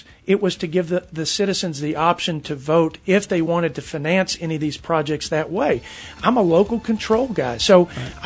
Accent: Texas, United States; what I've learned over the years from growing up in West Texas

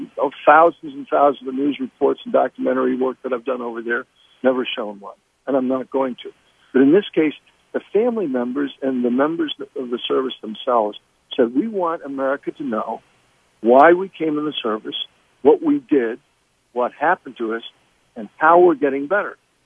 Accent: Texas, United States; It's great to be back in my home state.

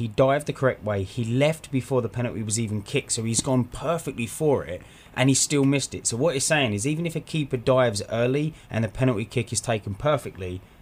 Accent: England, United Kingdom; Because we're English. We're not European. Or we're British. We're not European.

